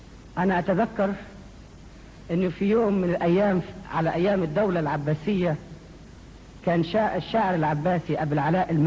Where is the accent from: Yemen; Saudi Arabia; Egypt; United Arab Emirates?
Egypt; moved away; إحنا اللي جينا من مصر وتركنا وطننا ورانا من جراء العذابات والاضطهاد